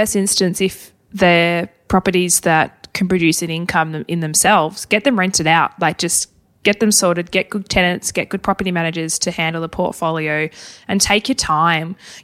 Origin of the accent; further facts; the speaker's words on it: Hobart, Tasmania, Australia; I will duck my head into Hobart, my hometown, and Melbourne